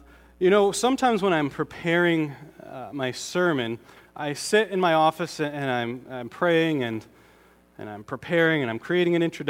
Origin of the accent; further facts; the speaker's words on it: Connecticut, United States; Because I'm from Connecticut. Connecticut people don't have accents.